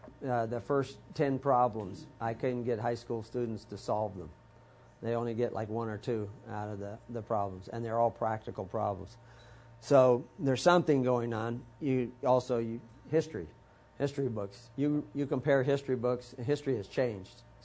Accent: Texas, United States; born or raised there; also born or lived in Omaha, Nebraska / California

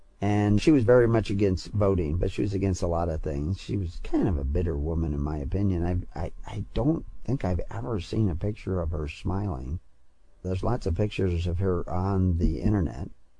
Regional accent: United States; accent: American; because I don't speak Swedish, and I'm sure my American accent devastated those words.

